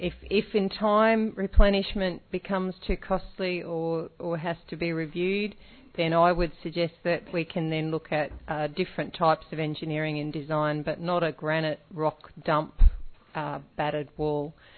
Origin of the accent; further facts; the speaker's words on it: Victoria Point, Queensland, Australia; Having grown up in the Redlands, there are many beaches that I went to as a child, and I grew up in Victoria Point at Point Halloran